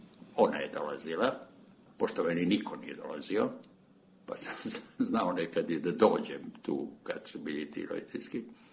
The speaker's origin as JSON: {"language": "Serbian", "town": "Crvenka", "region": "Vojvodina", "country": "Serbia", "moved": "yes", "said": "taj moj odlazak iz Crvenke sam ja opisao sa jaukom moje majke"}